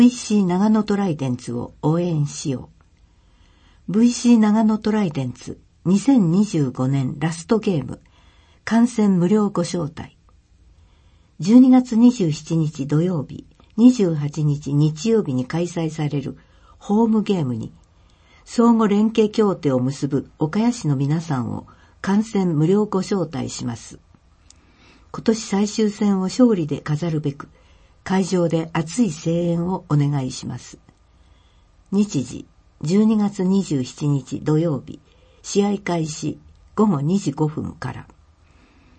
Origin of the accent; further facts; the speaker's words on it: New Zealand; Japanese is a second language; now in Japan; しかし私の出身国ニュージーランドではお正月といえばキャンプやパーティー、そして花火です。